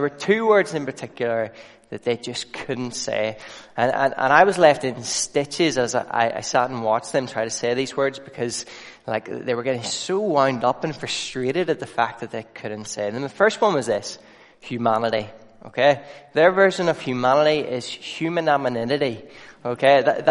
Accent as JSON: {"language": "English", "town": "Portadown", "region": "Northern Ireland", "country": "United Kingdom", "said": "I'm not from Ballymena. I'm from a wonderful place called Portadown, center of the universe."}